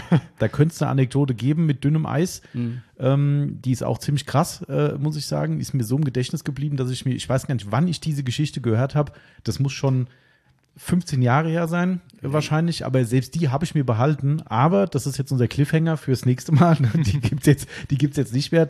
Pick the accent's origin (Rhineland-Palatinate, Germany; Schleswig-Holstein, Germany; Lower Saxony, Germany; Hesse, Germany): Hesse, Germany; accent: Hessian; wir reden ja auch hessisch.